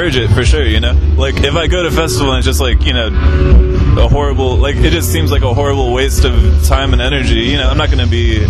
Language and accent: English; Indianapolis, Indiana, United States; I'm from Indianapolis.